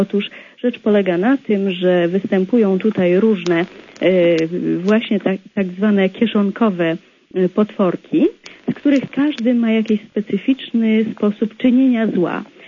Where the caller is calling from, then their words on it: Warsaw, Masovian Voivodeship, Poland; Ja z Warszawy.